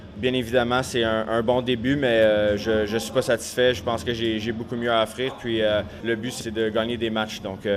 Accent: Montreal, Quebec, Canada; j'ai dû prendre ma voiture, conduire 16 heures pour retourner chez nous à Montréal.

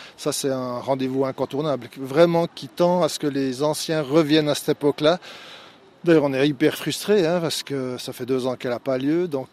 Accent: Saint-Imier, Bern, Switzerland; je suis de Saint-Imier, natif de Saint-Imier. J'ai fait toutes mes écoles à Saint-Imier, après je suis parti pour mes études à Genève, j'ai travaillé un moment à Bâle et puis je suis revenu ici

